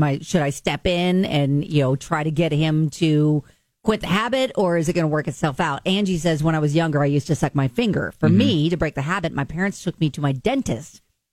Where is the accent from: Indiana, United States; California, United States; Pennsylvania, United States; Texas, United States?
Indiana, United States; Northern Indiana, none of that was going on.